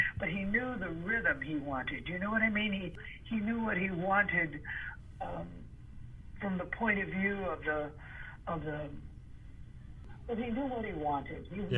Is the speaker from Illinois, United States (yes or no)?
yes; Chicago, Illinois, United States; who I was growing up in Chicago. You know, two different worlds, really.